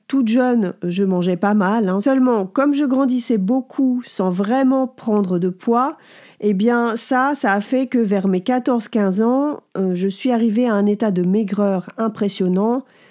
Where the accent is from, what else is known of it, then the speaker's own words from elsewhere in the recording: northern France, France; moved away as an adult; now in Paris, France; À 18 ans, j'ai quitté ma ville natale du nord de la France et je suis arrivée à Paris.